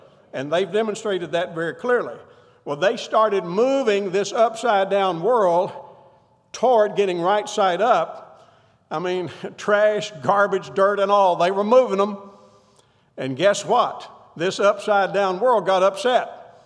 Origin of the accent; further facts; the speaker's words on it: Kentucky, United States; I grew up in Kentucky, so I can talk about this.